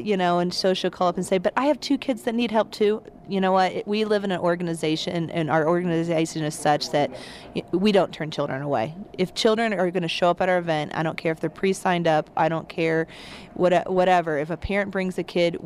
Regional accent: Kansas City, Missouri, United States; when we do the Kansas City Royals in my hometown of Kansas City

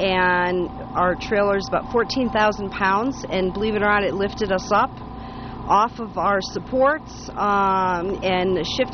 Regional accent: Middletown, Ohio, United States; Middletown, Ohio.

